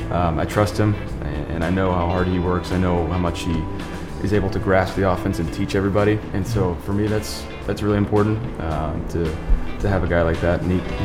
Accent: Austin, Texas, United States; We go there weekly. growing up in Austin.

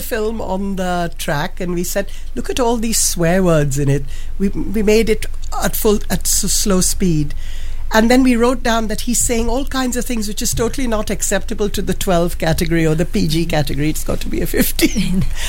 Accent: India; my Hindi is not my first language, even though I'm Indian, because in India we've lost, I mean, my community particularly, we speak English much more fluently than we do Hindi.

